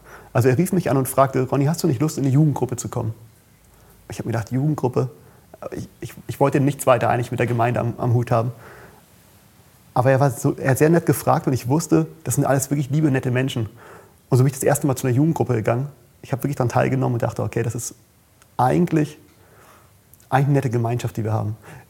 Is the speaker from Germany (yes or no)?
yes; Hamburg, Germany; ich komme aus Hamburg und man ging da zur evangelischen Kirche.